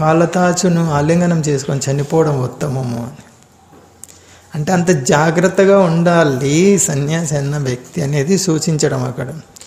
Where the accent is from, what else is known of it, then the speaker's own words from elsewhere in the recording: Andhra Pradesh, India; మీది ఏ రాష్ట్రం? మాది ఆంధ్రప్రదేశ్.